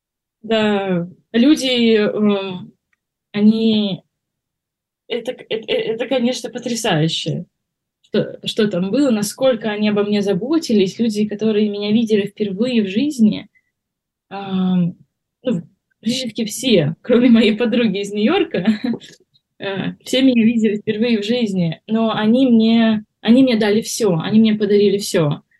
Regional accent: Russia; все люди, которые узнавали, что я из России

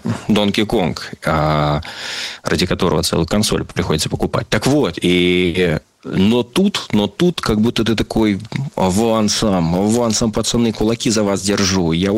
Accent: Northern Kazakhstan, Kazakhstan; Я из Северного Казахстана.

